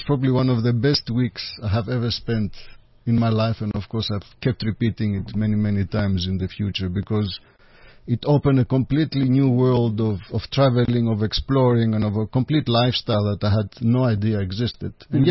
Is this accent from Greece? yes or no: yes; Athens, Attica, Greece; I was born and raised in Athens in Greece.